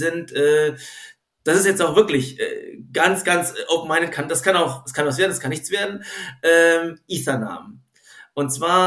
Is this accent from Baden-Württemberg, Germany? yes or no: yes; Stuttgart, Baden-Württemberg, Germany; es gab auch in Stuttgart, wo ich herkomme, gab es ein NFT-Treffen